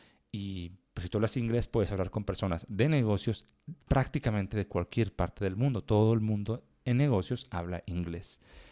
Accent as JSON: {"language": "Spanish", "country": "Mexico", "said": "Y México, que es de donde yo soy, pues estamos unidos por la frontera."}